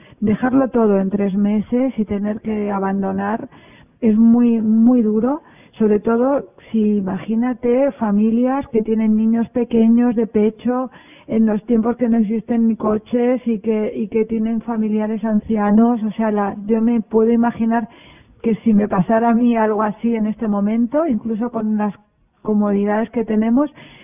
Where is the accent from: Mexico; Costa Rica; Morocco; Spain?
Morocco; Yo vengo del norte de Marruecos.